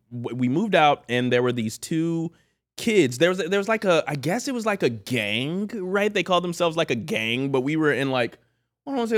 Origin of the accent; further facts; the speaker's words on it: Mississippi, United States; I was in there bobbing and weaving because I'm from Mississippi. All I did was play around, run, jump in trees and crap like that.